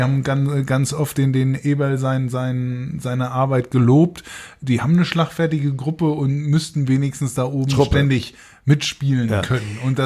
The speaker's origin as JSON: {"language": "German", "town": "Dortmund", "region": "North Rhine-Westphalia", "country": "Germany", "said": "da muss man als Dortmunder mal ein bisschen gegen die Schalker bashen."}